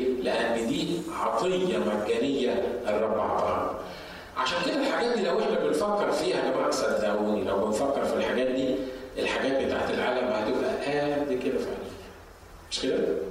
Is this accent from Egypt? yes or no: yes; Egypt; عشان كده عندنا في مصر كانوا كل يوم خميس